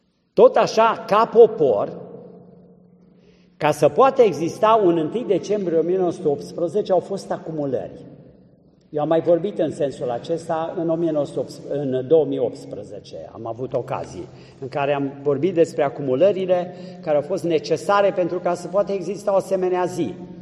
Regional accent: Romania; Dar noi acum, ca români, trecem Dunărea pe la Cernavoda sau pe la pe dincolo și ne ducem și noi în Dobrogea

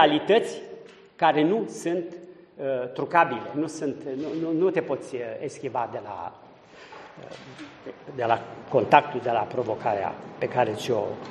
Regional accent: Câmpina, Prahova, Romania; sunt de la Câmpina, mi-e la îndemână să vorbesc despre platou Bucegilor

